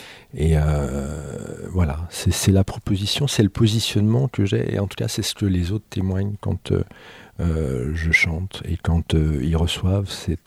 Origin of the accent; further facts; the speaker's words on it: Aix-les-Bains, Auvergne-Rhône-Alpes, France; Et effectivement, je suis savoyard d'origine d'Aix-les-Bains. Et en l'occurrence, j'ai un pays, je vis encore entre Annecy et Genève, à 950 mètres d'altitude.